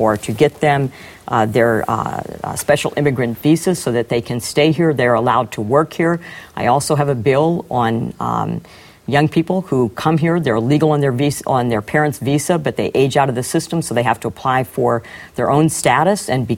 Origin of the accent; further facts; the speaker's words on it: Texas, United States; I'm from Texas originally, so not unfamiliar with illegal immigration.